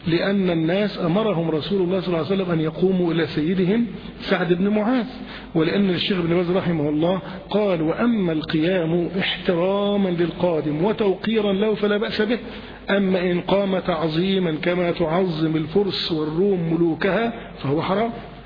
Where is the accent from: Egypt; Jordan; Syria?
Egypt; من العادات عندنا في مصر